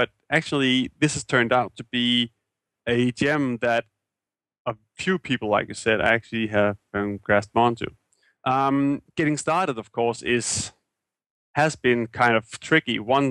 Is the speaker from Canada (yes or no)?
no; Capital Region of Denmark, Denmark; I'm a developer from Denmark. I live near Copenhagen.